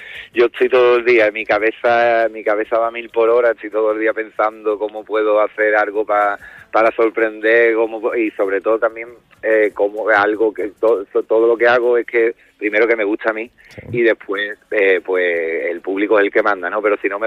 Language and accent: Spanish; Cádiz, Andalusia, Spain; que somos muchísimos los que somos de Cádiz